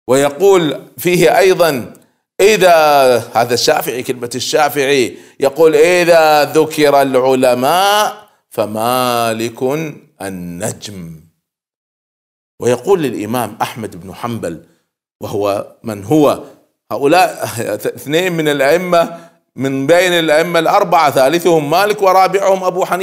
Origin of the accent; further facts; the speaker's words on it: Kuwait; وعندنا في الكويت المذهب الرئيسي المذهب المالكي إلى اليوم.